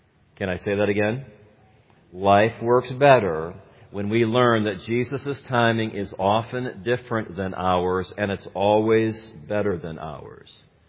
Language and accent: English; Gary, Indiana, United States; born or raised there